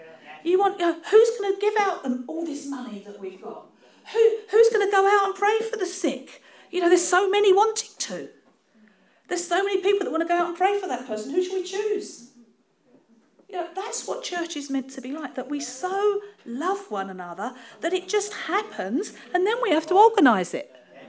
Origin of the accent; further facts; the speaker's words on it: London, United Kingdom; accent: Cockney; It's my Cockney accent coming out.